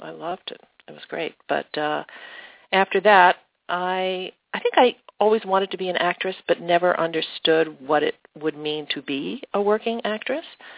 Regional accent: Havertown, Pennsylvania, United States; I grew up in a suburb of Philadelphia, a western suburb called Havertown, in your classic 50s subu

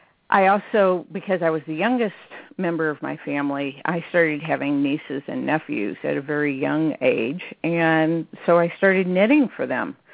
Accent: Alton, Illinois, United States; I actually grew up across the river from St. Louis. So I came from Alton, Illinois, which is a river town. And so I was exposed to very Midwestern culture.

